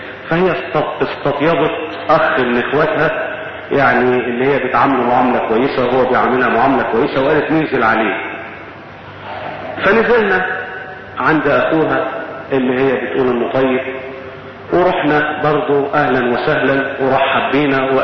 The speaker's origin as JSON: {"language": "Arabic", "town": "Damietta", "region": "Damietta Governorate", "country": "Egypt", "tie": "born or raised there", "said": "انزل في بلدنا عندنا في دمياط عشان اعيد على اهلي واسرتي."}